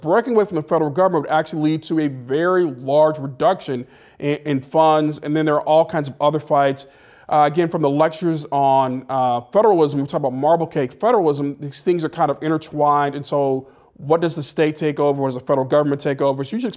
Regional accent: Alabama, United States; Now, in terms of the barbecue, I'm from Alabama.

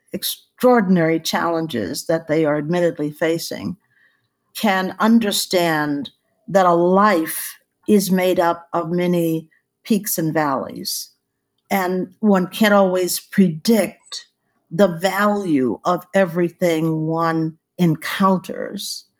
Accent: Houston, Texas, United States; growing up in Fifth Ward, Houston, being on a sharecropping farm

